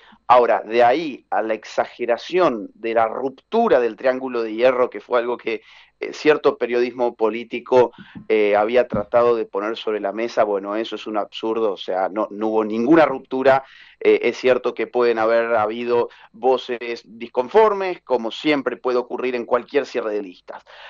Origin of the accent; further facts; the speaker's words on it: Córdoba, Argentina; Yo estoy en este momento en Córdoba y soy de Córdoba